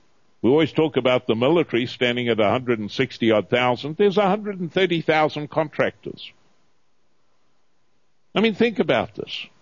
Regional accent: Zimbabwe; he goes, where are you from? And I'm from Rhodesia.

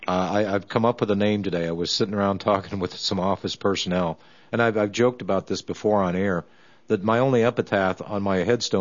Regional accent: United States; What the important thing is that I am an American, and I am acting as an American for the interest of all Americans

